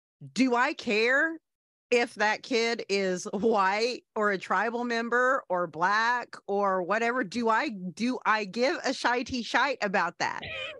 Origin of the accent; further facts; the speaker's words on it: India; And as an Indian woman